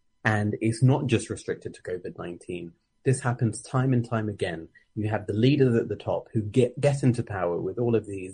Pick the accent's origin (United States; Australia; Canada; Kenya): Kenya; born there; Well, I've been to Africa. I was born in Kenya.